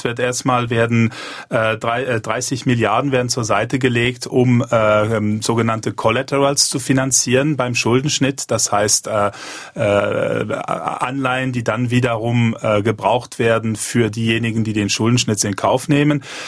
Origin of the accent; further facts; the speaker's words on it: Geneva, Switzerland; Also ich habe noch nie in Deutschland Steuern gezahlt. Ich komme aus Genf.